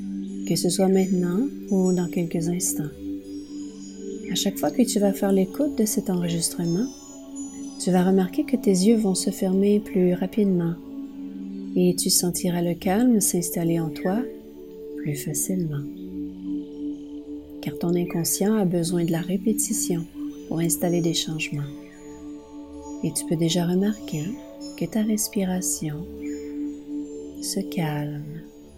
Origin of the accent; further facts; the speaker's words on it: Mont-Laurier, Quebec, Canada; hypnothérapeute, maître PNL et enseignante. Je suis originaire de Mont-Laurier, dans les Hautes-Laurentides